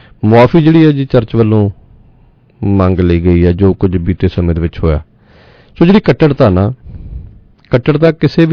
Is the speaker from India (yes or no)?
yes; Punjab, India; ਉਹਨਾਂ ਦਾ ਪਿੰਡ ਜ਼ਿਲ੍ਹਾ ਕਪੂਰਥਲਾ ਦੇ ਵਿੱਚ ਪਿੰਡ ਬਲੇਰ ਖਾਨਪੁਰ ਹੈ ਮੇਰੇ ਪਿੰਡ ਤੋਂ ਤਕਰੀਬਨ 1.25 ਕਿਲੋਮੀਟਰ ਸੋ ਮੈਂ 6ਵੀਂ ਤੋਂ ਲੈ ਕੇ ਅਤੇ 10ਵੀਂ ਤੱਕ ਬਲੇਰ ਖਾਨਪੁਰ ਸਕੂਲ ਦੇ ਵਿੱਚ ਹੀ ਪੜ੍ਹਿਆ।